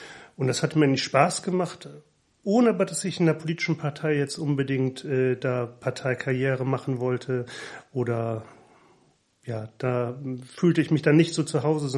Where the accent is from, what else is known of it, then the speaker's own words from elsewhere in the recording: Bremen, Germany; Hab noch außerhalb von Bremen auch noch Verwandtschaft dann, aber schon gebürtiger Bremer, das trifft es auf jeden Fall und habe auch in Bremen studiert.